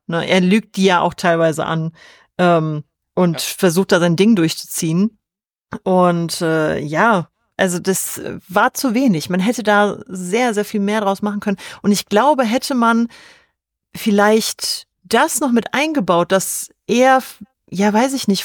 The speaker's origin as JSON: {"language": "German", "country": "Bosnia & Herzegovina", "said": "ich komme ja aus Bosnien"}